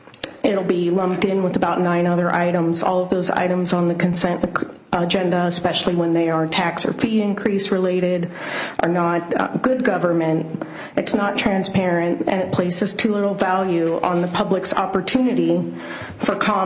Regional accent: Black Diamond, Washington, United States; born or raised there; now in Bellevue, United States

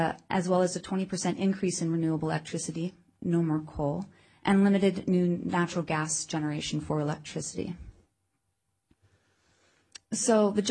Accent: California, United States; I'm from the San Joaquin Valley.

